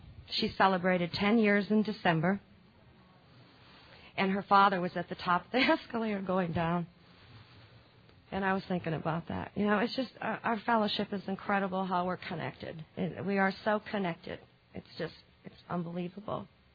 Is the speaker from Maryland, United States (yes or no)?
no; Hawaii, United States; I'm from Hawaii. … I'm an addict?